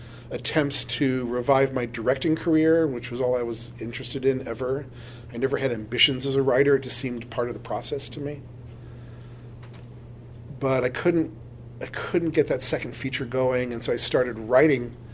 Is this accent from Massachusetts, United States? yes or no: no; Los Angeles, California, United States; I grew up without any connection to it, even though I grew up in Los Angeles.